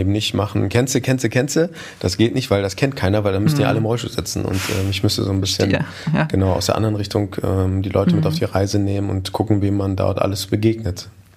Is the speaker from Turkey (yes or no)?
yes; Turkey; es ist ja sehr offensichtlich, richtig, ich bin Türke